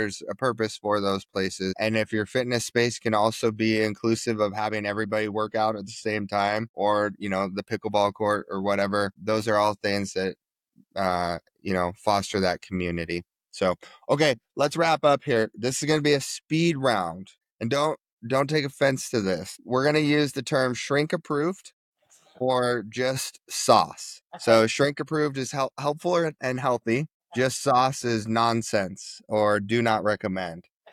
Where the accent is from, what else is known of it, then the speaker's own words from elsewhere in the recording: Montana, United States; you pretty much serve every state except for my home state of Montana, I think.